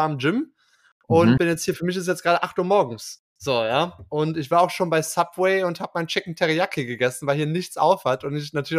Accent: Germany; Ja, ich komme aus Deutschland. Und dann war so, also erstmal war die erste Frage so, ja, where are you from? Ne, ja, von wo kommst du? Ja, aus Deutschland.

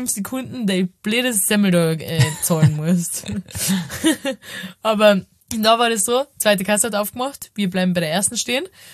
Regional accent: Vienna, Austria; Ich verhalte mich wie so, als wäre ich mein Leben lang in Wien aufgewachsen.

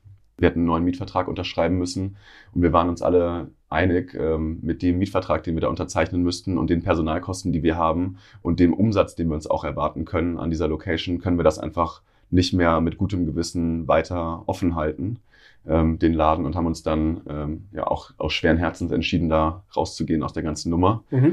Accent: Hesse, Germany; Ich bin selbst groß geworden in der Nähe von Darmstadt, war da unterwegs in der Schule

